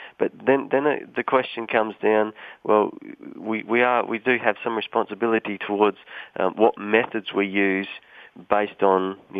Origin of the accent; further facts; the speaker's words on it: Australia; I'm actually calling from California, but I'm just visiting from Australia, actually.